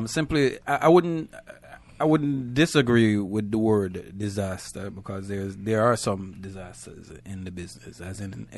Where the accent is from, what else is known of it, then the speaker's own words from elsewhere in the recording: New York, United States; And growing up in New York, I was a fine artist, actually draw, paint.